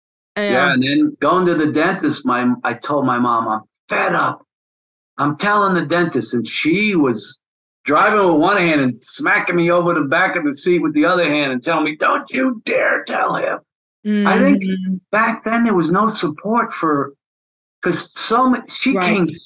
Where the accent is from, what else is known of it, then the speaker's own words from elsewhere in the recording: New York City, New York, United States; growing up in Metro New York City, I thought the whole world was like that because that was where I was born.